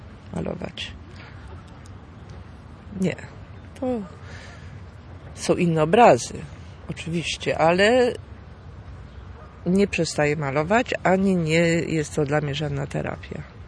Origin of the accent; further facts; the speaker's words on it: Gdynia, Pomeranian Voivodeship, Poland; born there; ja się urodziłam w Gdyni, ale nie byłam nigdy tak związana z Gdynią, ponieważ moi rodzice to byli z dwóch końców Polski, czyli mama z Lwowa, tato z Warszawy